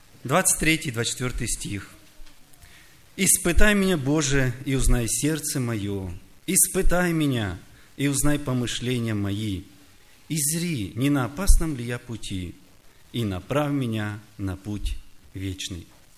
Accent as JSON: {"language": "Russian", "region": "Kharkiv Oblast", "country": "Ukraine", "said": "я из Украины, Харьковской области, город Мирьева."}